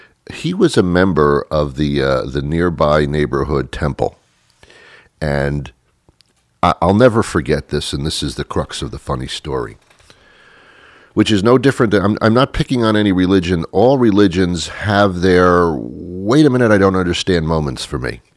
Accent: New Jersey, United States; I was brought up in New Jersey. I don't know if it's different in New Jersey

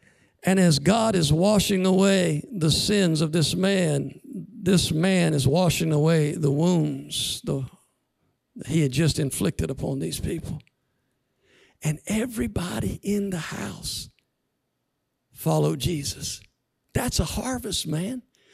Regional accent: United States; We memorized, hola … de Estados Unidos. We're from the United States.

